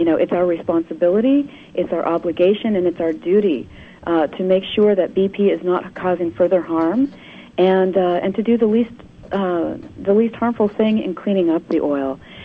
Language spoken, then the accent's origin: English; United States; And one thing that I think that we as the American public, I think have really, we have been so, oh, how do I want to call this?